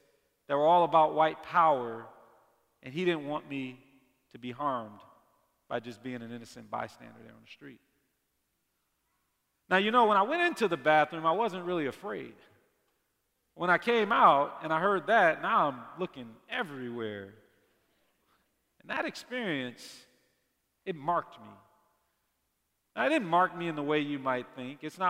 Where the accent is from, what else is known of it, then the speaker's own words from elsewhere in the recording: Detroit, Michigan, United States; I mean, I grew up in Detroit, a city that was like 95% African-American when I was growing up